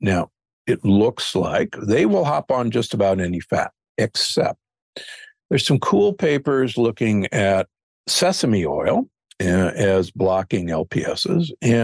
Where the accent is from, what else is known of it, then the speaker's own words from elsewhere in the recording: Omaha, Nebraska, United States; I grew up in Omaha, Nebraska, the beef state, side of beef for breakfast, lunch, and dinner.